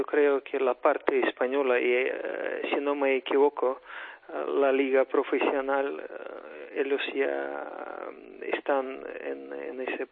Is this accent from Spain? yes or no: no; Ukraine; Spanish is a second language; No, en mi país, Román también tiene mucho apoyo de los aficionados y de nuestros compatriotas en Ucrania.